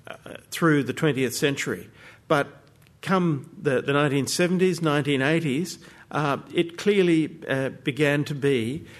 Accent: Strathalbyn, South Australia, Australia; I grew up in Strathalbyn.

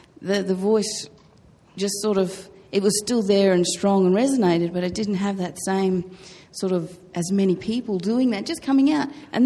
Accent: Brisbane, Queensland, Australia; because both you and I, Mananjali, we come from Brisbane. As kids, we did all the marches throughout Brisbane.

